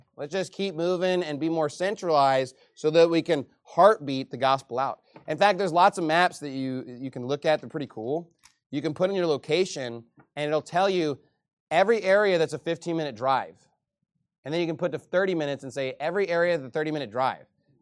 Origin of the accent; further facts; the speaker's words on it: Keller, Texas, United States; I was like, I'm from Dallas, you know. And I actually didn't even live in Dallas. I lived in Keller. I thought I lived in Dallas.